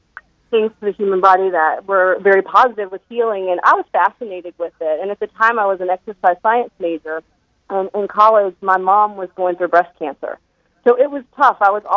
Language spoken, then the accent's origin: English; Roanoke, Virginia, United States; I grew up in the South in Roanoke, Virginia, and I tell everybody I grew up on, you know, fried chicken and, you know, very unhealthy diet.